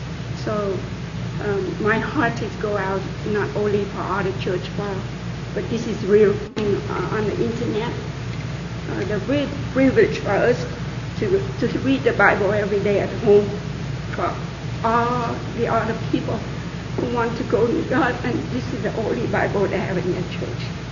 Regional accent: Vietnam; English is a second language; moved away; I'm from Vietnam, and Vietnam is under the communists for many, many years even now. So I came home and visit my country every year

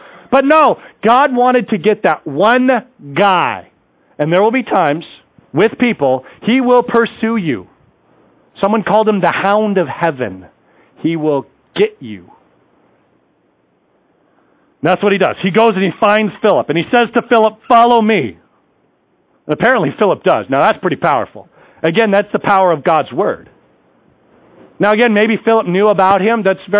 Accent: Vacaville, California, United States; But I grew up in Vacaville, California. That's my hometown.

